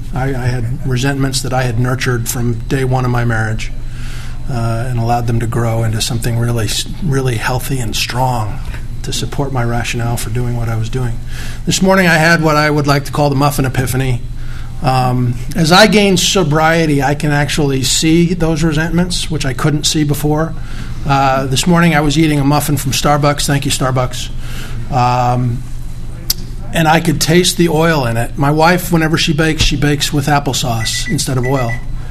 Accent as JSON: {"language": "English", "town": "Fredericksburg", "region": "Virginia", "country": "United States", "said": "I'm from Fredericksburg, Virginia."}